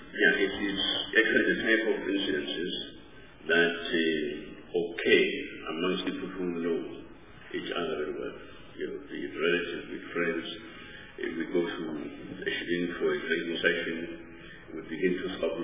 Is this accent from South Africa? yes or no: yes; South Africa; we continue to have violence as a feature of our social outlook as a South African society.